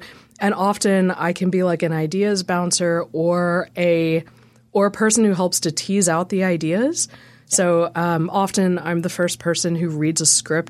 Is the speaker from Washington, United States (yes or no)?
no; Texas, United States; also born or lived in Colorado; And I think I will always be a proud Texan. I think that's a trademark of being a Texan, weirdly.